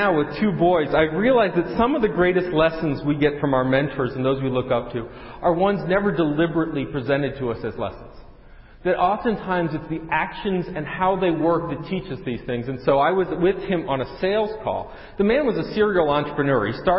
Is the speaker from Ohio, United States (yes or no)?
yes; Cincinnati, Ohio, United States; I grew up in Cincinnati, by the way, so this is like hometown. I went to my high school reunion on Friday.